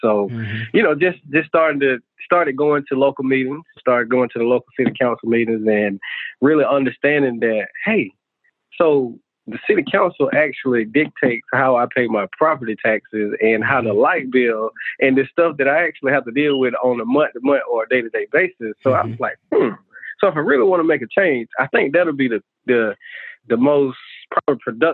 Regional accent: Georgia, United States; Well, I grew up here in Peach County.

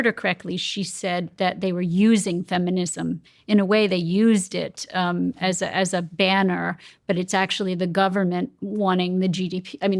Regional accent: United States; I'm from America, where we don't have any paid leave at all.

